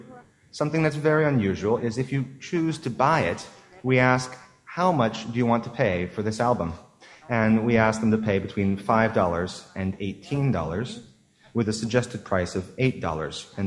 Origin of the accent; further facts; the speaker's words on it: London, United Kingdom; This is my hometown. Southeast London